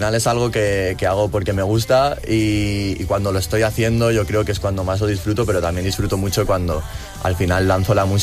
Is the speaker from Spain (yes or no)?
yes; Ibiza, Balearic Islands, Spain; now in Madrid, Spain; Tanto en Ibiza cuando digo que estuve en Madrid como aquí en Madrid cuando digo que soy de Ibiza